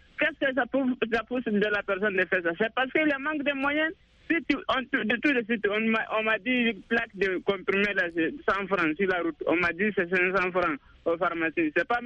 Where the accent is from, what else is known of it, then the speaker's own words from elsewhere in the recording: Gagnoa, Gôh-Djiboua, Côte d’Ivoire; Je suis de Gagnoua.